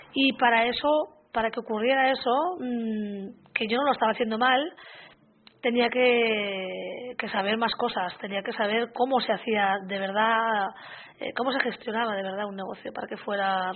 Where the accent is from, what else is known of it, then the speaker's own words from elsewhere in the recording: Liébana, Cantabria, Spain; Bueno, yo soy de Líbana, nací en un entorno totalmente rural y en una familia sin muchos recursos, ahí en medio de las montañas de Cantabria.